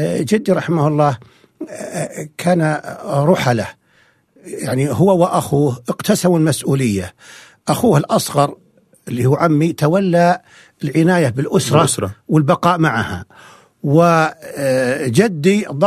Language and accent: Arabic; Al Zulfi, Riyadh Province, Saudi Arabia; كان عادي مثلا إذا ذهبنا إلى بلدتنا الزلفي